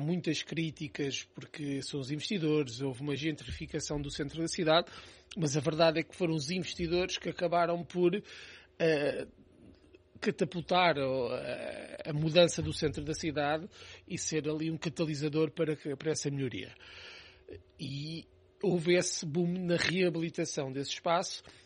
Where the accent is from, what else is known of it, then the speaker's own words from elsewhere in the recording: Portugal; Que sou português, viver em Portugal é fantástico.